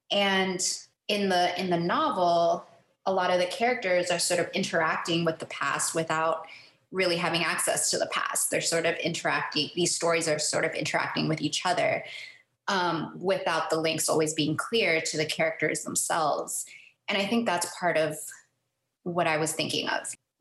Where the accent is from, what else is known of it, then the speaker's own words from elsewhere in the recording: Miami, Florida, United States; I was thinking about growing up in Miami